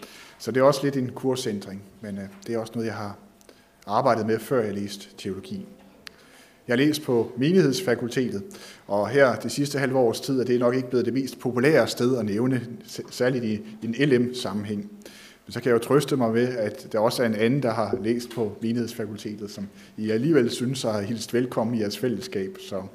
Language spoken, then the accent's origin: Danish; Zealand, Denmark; Men oprindeligt er jeg fra Lolland, og det er jo det sted i Danmark, hvor man har den bedste jord